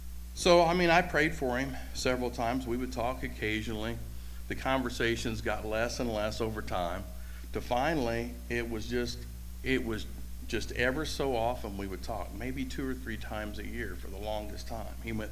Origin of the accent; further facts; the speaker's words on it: Beech Grove, Indiana, United States; I grew up in Beech Grove on 17 Angela Court.